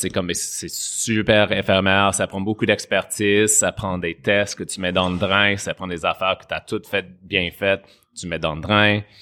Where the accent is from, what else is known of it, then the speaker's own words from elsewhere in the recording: England, United Kingdom; French is a second language; comme peut-être vous entendez, je suis anglais